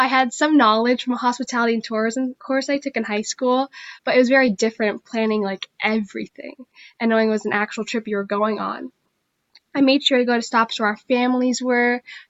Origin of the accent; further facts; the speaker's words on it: Somerset, Massachusetts, United States; also born or lived in Fall River; I was born in Fall River, and I'm raised right next door in Somerset, so I couldn't think of anything better than representing my home.